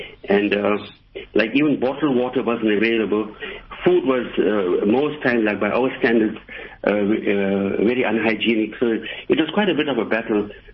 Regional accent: Durban, KwaZulu-Natal, South Africa; born there; You see, I was born in Mayville, which is a suburb of Durban.

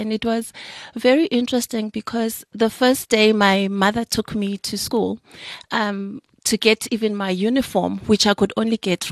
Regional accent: Claremont, KwaZulu-Natal, South Africa; I was born in Claremont, which is in KwaZulu-Natal. It's a semi-rural place. I grew up on dust roads. And this was back in the 80s, where I used to go to school there.

